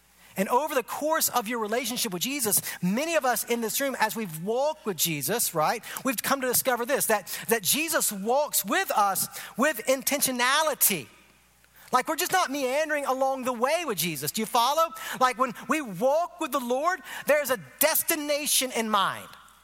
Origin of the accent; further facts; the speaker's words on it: Augusta, Georgia, United States; I grew up in Augusta, so I have no choice but to like golf because Augusta, Georgia is the home of the most prestigious golf tournament in the world, the Masters.